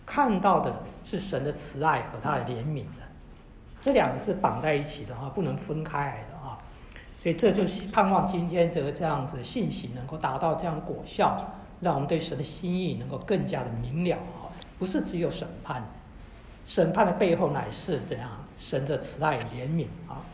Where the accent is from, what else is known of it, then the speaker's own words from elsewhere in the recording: China; 圣经不是像我们中国人讲的那个《封神榜演义》，小时候有没有看过《封神榜演义》？